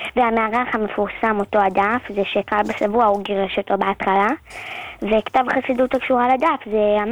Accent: Jerusalem, Jerusalem District, Israel; מירושלים.

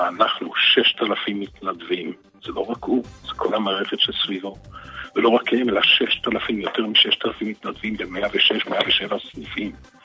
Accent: Central Israel, Israel; אני ממרכז הארץ

